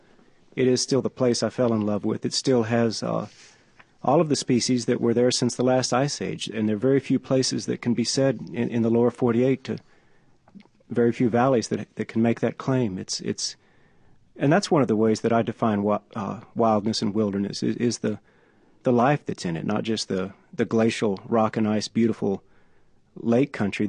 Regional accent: Houston, Texas, United States; I grew up in Houston, which, on a weekend, I might get up into the hill country around Crawford and go hunting or something.

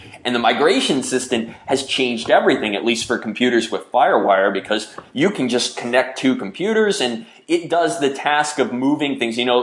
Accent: United States; growing up in America was into computers

